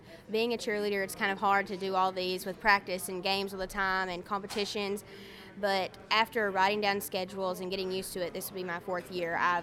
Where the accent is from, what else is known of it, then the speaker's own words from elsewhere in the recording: Kentucky, United States; Well, I'm from Western Kentucky, and I'm a senior there.